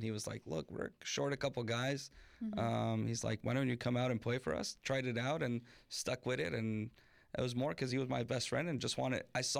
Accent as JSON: {"language": "English", "town": "Yuma", "region": "Arizona", "country": "United States", "tie": "born or raised there", "said": "So I grew up here in Yuma."}